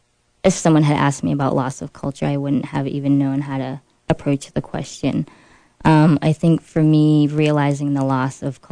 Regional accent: United States; because when we're here growing up in America, everyone identifies you as, oh, the Korean-American or the Korean.

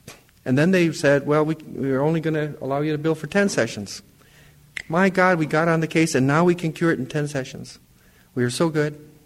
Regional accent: India; I am a psychologist who happens to be an Indian

